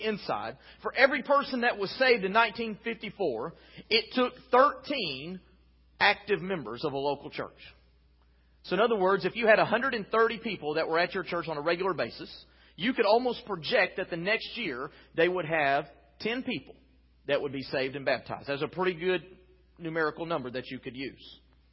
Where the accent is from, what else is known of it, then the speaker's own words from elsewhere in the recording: Dallas, Texas, United States; The church that I grew up in is in the Dallas-Fort Worth area. Actually, it's in downtown Dallas.